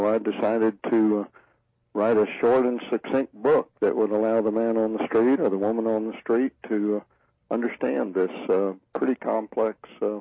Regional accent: Texas, United States; I grew up in West Texas in the oil fields of the Permian Basin.

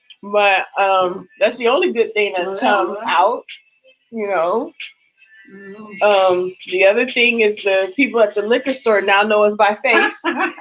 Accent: the West, United States; I'm on the East Coast anyway. You know, I'm from like from the West where we just love each other.

